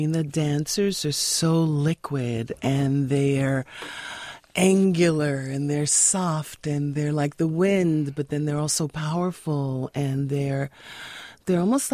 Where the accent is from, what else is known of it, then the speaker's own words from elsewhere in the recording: Brooklyn, New York, United States; I grew up in Brooklyn. I went to PS 67